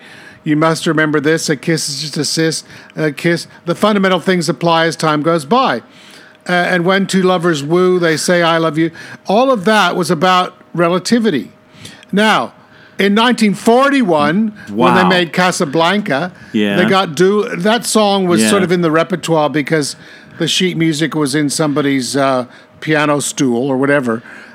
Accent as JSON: {"language": "English", "country": "Canada", "accent": "Canadian", "said": "For 8 years, told people I wasn't American. And I'm dusting off my Canadian accent, eh?"}